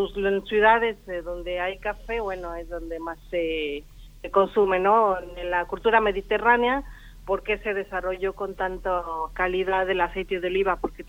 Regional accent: Mexico; nosotros, como mexicanos, desarrollamos este sabor y saberes sobre los picantes

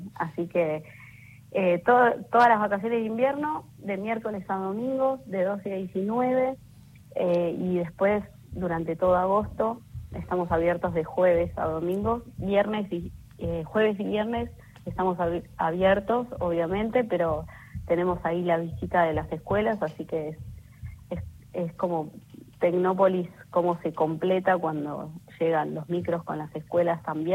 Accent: Argentina; como argentinos y argentinas

